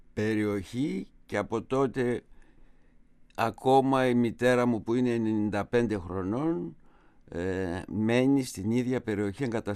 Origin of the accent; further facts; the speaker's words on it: Didymoteicho, Eastern Macedonia and Thrace, Greece; Η καταγωγή μου είναι από τη Θράκη, από το Δημότυχο, από ένα χωριό διπλανό που λέγεται Θηραία. Γεννήθηκα στα μέσα του αιώνα, στο 51 του 20